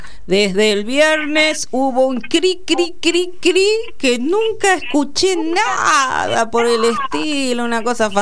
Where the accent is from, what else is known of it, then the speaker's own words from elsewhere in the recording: Carlos Casares, Buenos Aires Province, Argentina; Yo soy de Carlos Casares, provincia de Buenos Aires, por ejemplo.